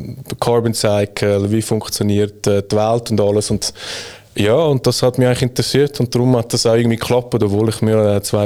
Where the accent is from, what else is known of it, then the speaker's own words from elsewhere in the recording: Zurich, Switzerland; Ich bin in Zürich aufgewachsen und geboren auch. Bin da auch in die Schule gegangen